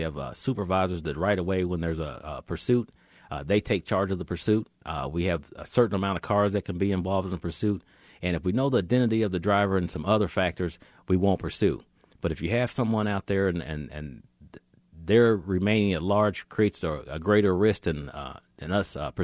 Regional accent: Kansas City, United States; because I was born and raised in Kansas City.

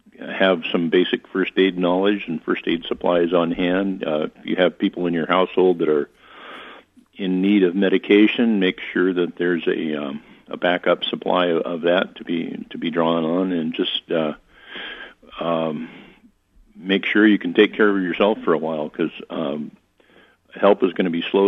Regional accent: Anchorage, Alaska, United States; my hometown is Anchorage, Alaska, and I was 17 at the time that we suffered a 9.2 earthquake

